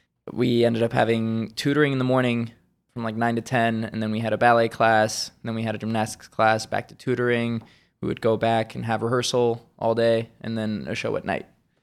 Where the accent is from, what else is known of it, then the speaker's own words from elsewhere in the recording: Switzerland; Originally, I'm from Switzerland, born and raised.